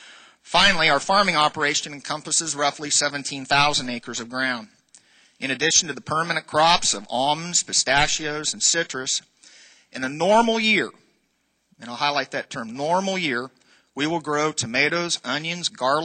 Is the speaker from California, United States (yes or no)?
yes; California, United States; In my home state of California, we're suffering through one of the worst droughts in recorded history.